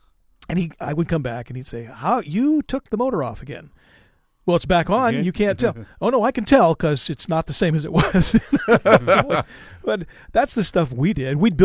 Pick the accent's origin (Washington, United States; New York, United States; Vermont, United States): Washington, United States; Seattle; And so I grew up in Seattle. I was raised in the city.